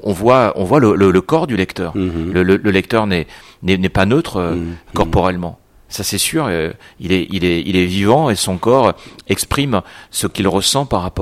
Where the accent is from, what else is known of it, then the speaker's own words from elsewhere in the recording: Brittany, France; moi j'ai passé mon enfance en Bretagne, par exemple, du côté maternel, donc ma famille vient de Bretagne, donc j'ai un lien fort avec l'océan